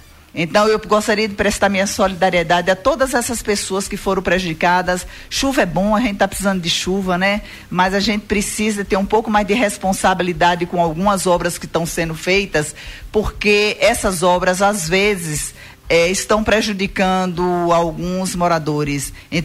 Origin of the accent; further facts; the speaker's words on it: Campo Formoso, Bahia, Brazil; eu sou filha de Campo Formoso, nascida e criada em Campo Formoso. Saí como muitos saíram antigamente para estudar, para ter suas formações. Fiz minha família, mas meu cordão umbilical nunca saiu daqui.